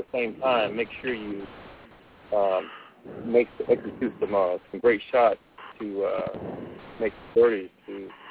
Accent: Jonesboro, Louisiana, United States; also born or lived in Houston; I was down my hometown, Louisiana, in Jonesboro.

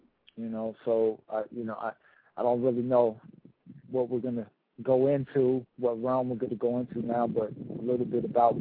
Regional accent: Springdale, Ohio, United States; born there; I was born in Cincinnati, Ohio, to pinpoint it, Springdale, Ohio, in 1978, November 4th, 1978.

